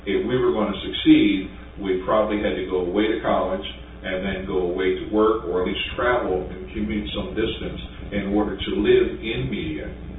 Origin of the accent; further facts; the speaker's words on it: Media, Pennsylvania, United States; I grew up on the North Media side. There were African Americans on the South Media side, and different pockets.